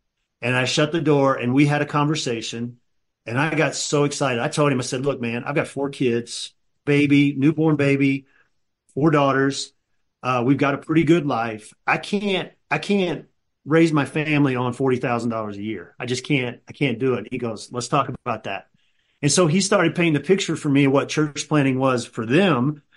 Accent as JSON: {"language": "English", "town": "Louisville", "region": "Kentucky", "country": "United States", "tie": "born or raised there", "said": "I grew up in Louisville, Kentucky. I went to a great church there."}